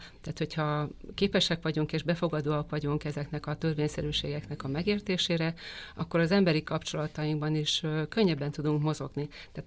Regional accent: Balatonfűzfő, Veszprém County, Hungary; én Balatonfüszfön nőttem fel, veszprémi születésű gyermekként, és a Balaton az függetlenül attól, hogy aztán nem Balatonfüszfön éltem már felnőttként, mert amikor családot alapítottunk, akkor a Bakonyba költöztem

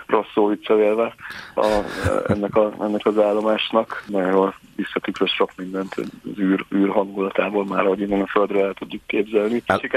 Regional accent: Hungary; amikor mondtam, hogy Magyarországról jöttem

